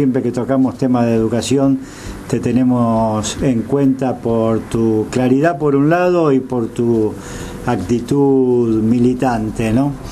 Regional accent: Argentina; nos entristece a todos como argentinos.

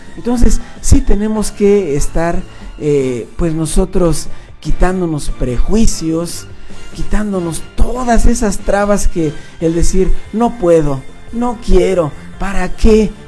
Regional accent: Mexico

